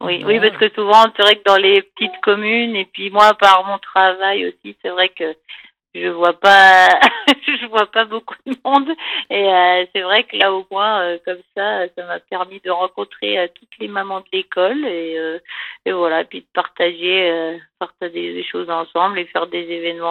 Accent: Auvergne-Rhône-Alpes, France; now in Saint-Jean-Valdaine, France; Alors, moi, j'habite à Saint-Jean-Valdaine, mais ça fait... Moi, à la base, je suis originaire de Haute-Savoie et je suis arrivée dans la Valdaine il y a déjà... ça fait 14 ans maintenant.

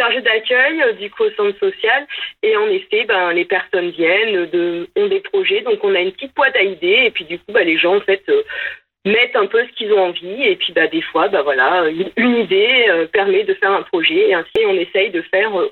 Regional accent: Auvergne-Rhône-Alpes, France; Moi, je suis du Pays Voironnais, en effet. Ça fait bientôt 20 ans que j'habite la commune de Paladru avec les beaux paysages.

